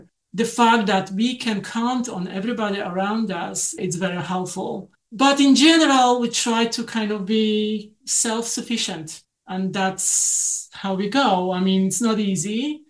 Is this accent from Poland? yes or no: yes; Poland; English is a second language; Right. I'm from Poland originally.